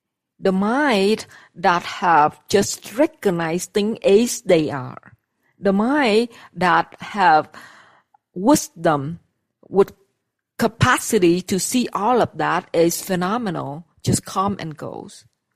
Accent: Vietnam; Like, I'm not talking about English, or I'm from Vietnam, so or Vietnamese, or English, or whatever, or Thai, right?

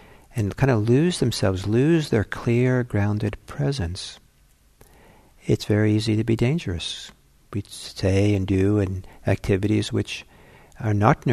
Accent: Italy; I went back to a place where I grew up in Italy, lived there for 5 years

